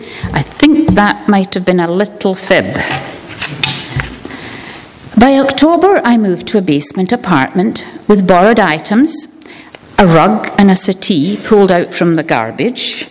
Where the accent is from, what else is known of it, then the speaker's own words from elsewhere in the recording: Scotland, United Kingdom; born there; I was born in Scotland in 1946. And spent happy, loving years as an only child of an upper-middle-class family, and I attended church like most children of that era.